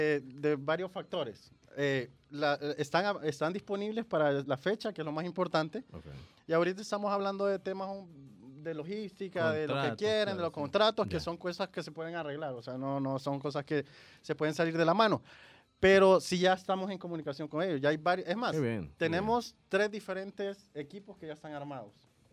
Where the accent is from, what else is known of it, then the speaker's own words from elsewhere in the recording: El Salvador; Y yo como salvadoreño, pues me siento orgulloso de que siempre le apuesto a mi país.